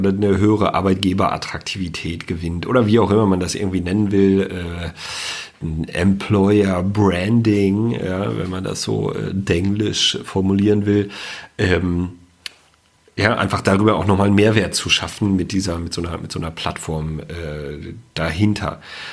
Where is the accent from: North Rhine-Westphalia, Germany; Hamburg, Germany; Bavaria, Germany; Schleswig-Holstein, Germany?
North Rhine-Westphalia, Germany; Ich komme ja selber aus dem Sauerland